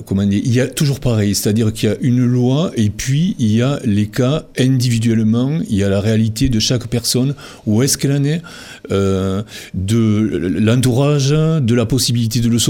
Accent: Occitanie, France; moi je suis originaire d'une famille du Tarn-et-Garonne, dans un petit village où nous avons vécu dignement dans une ferme de 30 hectares avec mes frères, mes cousins.

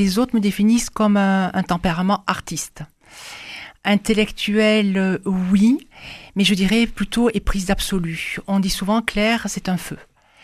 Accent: Toulouse, Occitanie, France; je suis toulousaine pour les Ibocagne et Cagne, Saint-Sernin, Fermat.

